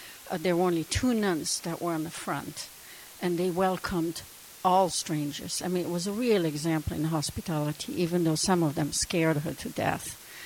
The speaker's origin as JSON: {"language": "English", "country": "Belgium", "second_language": "English", "said": "I come from Belgium and from a small village far away from my school."}